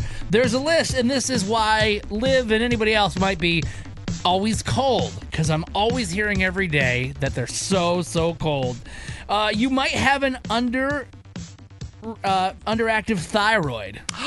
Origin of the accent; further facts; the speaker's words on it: Michigan, United States; like I'm originally from Michigan.